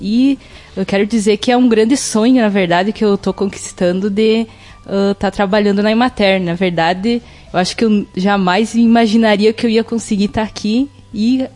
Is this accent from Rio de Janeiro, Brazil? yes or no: no; Água Santa, Rio Grande do Sul, Brazil; Eu sou natural de Água Santa